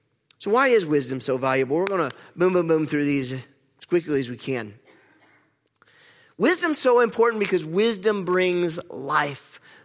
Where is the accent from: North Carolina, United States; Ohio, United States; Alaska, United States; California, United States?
North Carolina, United States; I'm from North Carolina.